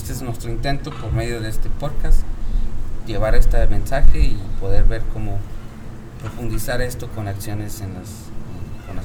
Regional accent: Mexico; no todos los que venimos de México somos mexicanos, sino que habemos zapotecos, habemos mixtecos, habemos mijes, habemos toda una diversidad.

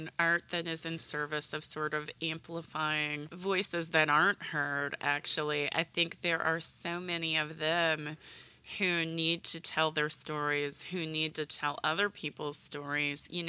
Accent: Kentucky, United States; I grew up in Kentucky, and so much of our culture is determined by the fact that mountains become impassable at some points

